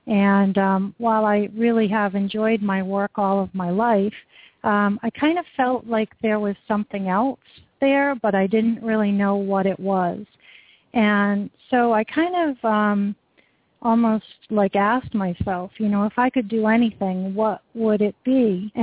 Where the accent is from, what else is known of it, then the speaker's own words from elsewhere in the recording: Rhode Island, United States; now in Maine, United States; Well, I grew up in Rhode Island. I've actually lived in New England my entire life. I currently live in Southern Maine.